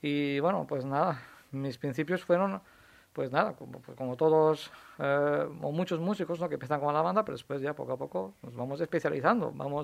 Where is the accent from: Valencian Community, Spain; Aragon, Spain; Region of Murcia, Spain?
Valencian Community, Spain; Benigànim; yo empecé en mi pueblo, Benigànim, es un pueblo de la Vall d'Albaida